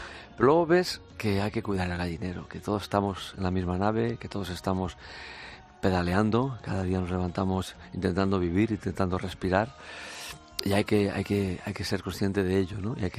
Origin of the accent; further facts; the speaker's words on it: Barcelona, Catalonia, Spain; mi ciudad es Barcelona, yo nací en Barcelona, y es una ciudad que adoro